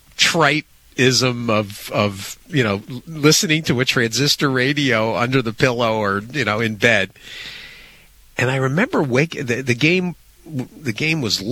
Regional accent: Connecticut, United States; I was growing up outside of Hartford

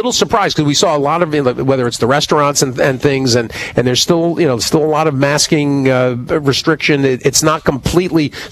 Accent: New York, United States; I mean, we're from New York, you know, living in New York

